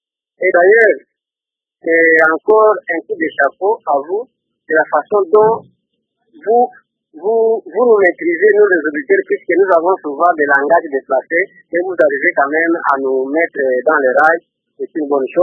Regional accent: DR Congo; je suis congolais

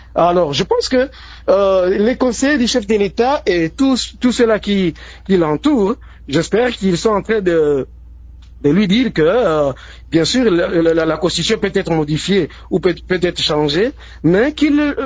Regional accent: DR Congo; en tant que journaliste, en tant que Congolais et en tant qu'électeur

